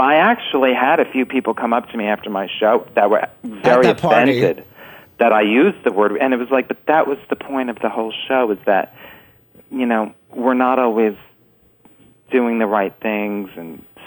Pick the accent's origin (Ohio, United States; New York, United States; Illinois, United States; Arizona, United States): New York, United States; New York City; You know, I grew up in the Bronx, and we used the word retarded a lot